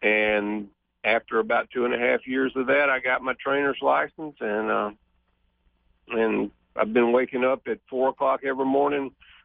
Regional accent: Alabama, United States; I grew up down in Alabama. Truthfully, I lived in the northwest corner, and if I had wanted a racing form, I would have had to drive 2.5 hours to Birmingham.

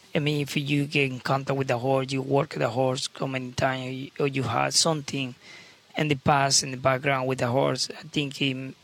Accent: Venezuela; I'm from Venezuela.

